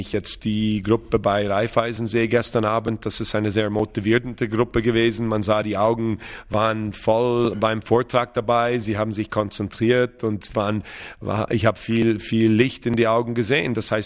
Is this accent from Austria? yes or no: no; Switzerland; haben wir als Schweizer Nation mit die Spielerauswahl, die wir haben